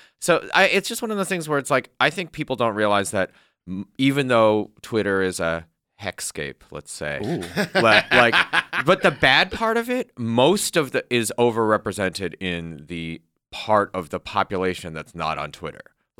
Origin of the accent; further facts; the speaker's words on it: Michigan, United States; And you're like, oh, like I'm from Michigan.